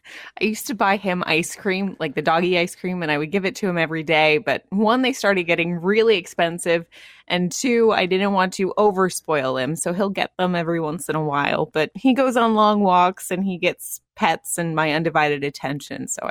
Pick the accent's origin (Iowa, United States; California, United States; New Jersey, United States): New Jersey, United States; Toms River; So I grew up in Toms River, New Jersey. It's in Ocean County. So it's right on the shore.